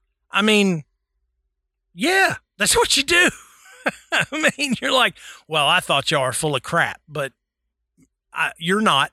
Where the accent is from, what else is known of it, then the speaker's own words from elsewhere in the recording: Tennessee, United States; You know, and if you've studied, and I have, because I grew up in Tennessee.